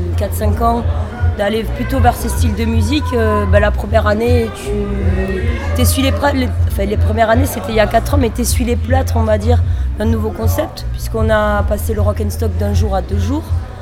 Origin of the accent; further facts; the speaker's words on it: Occitanie, France; now in Toulouse, France; Moi je suis pas du Gers, je suis de Toulouse depuis 15 ans, même si je suis de l'Aude avant. Et je connais pas ça dans mon département d'origine.